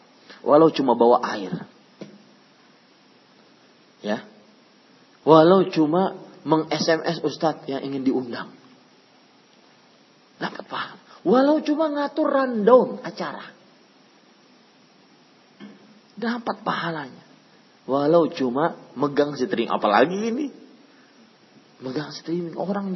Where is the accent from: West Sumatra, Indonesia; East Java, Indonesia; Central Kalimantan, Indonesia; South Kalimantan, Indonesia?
South Kalimantan, Indonesia; Banjarmasin; Saya pernah, Pak, di kampung saya di Banjarmasin ada orang